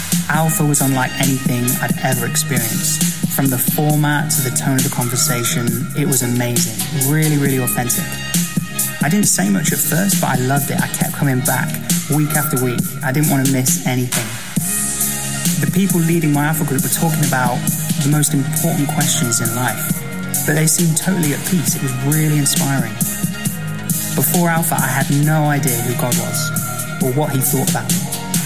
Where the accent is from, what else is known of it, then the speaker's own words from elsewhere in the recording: Derby, East Midlands, United Kingdom; now in London, United Kingdom; I grew up in Derby and I moved to London to pursue my passion for street dance.